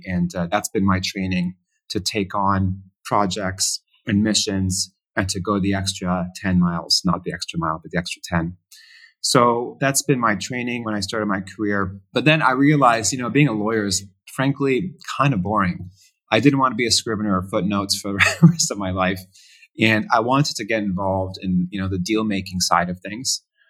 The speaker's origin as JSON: {"language": "English", "country": "Canada", "tie": "born or raised there", "said": "I'm a Canadian. I was born and raised in Canada. My father is from Nazareth. My mother is French-Canadian. And my parents met in Canada. I went to university in England and Oxford, and then I went to Columbia Law School."}